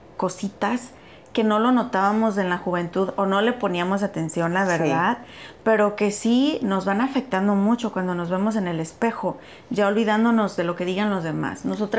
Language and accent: Spanish; Mexico; now in United States; yo soy mexicana, tú eres venezolana. Creo que aunque ya vivimos en los Estados Unidos